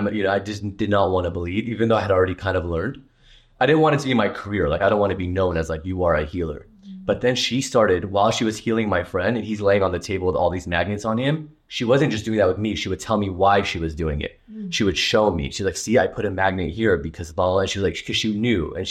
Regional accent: Hollywood, California, United States; I wanted to be, I grew up in Hollywood.

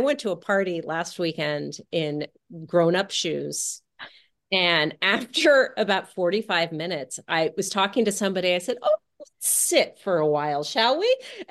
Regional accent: Los Angeles, California, United States; I'm from Los Angeles, so that's where my friends and family are.

